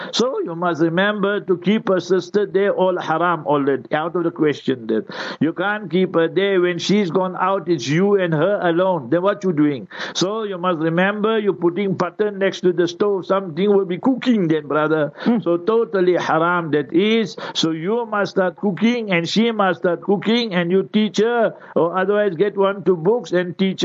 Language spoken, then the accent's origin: English; Heidelberg, Gauteng, South Africa; born there; I was born in Heidelberg, Transvaal, Gauteng, whatever you want to say. So now, everybody, there was Hanafi, the Ustaz were Hanafi, so we follow the Hanafi school.